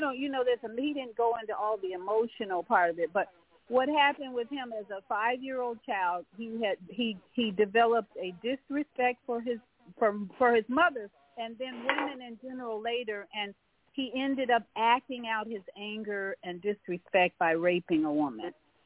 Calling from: Florida, United States; in Florida, Grand Rising, and greetings to Brother Haq.

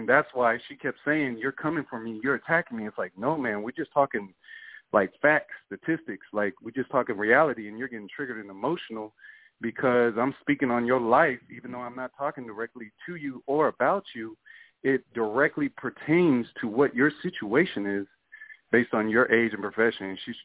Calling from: Houston, Texas, United States; calling from Houston.

